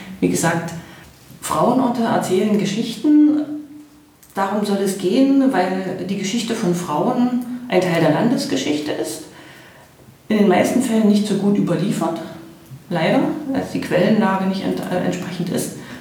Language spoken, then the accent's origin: German; Halle, Saxony-Anhalt, Germany; in meiner Heimatstadt Halle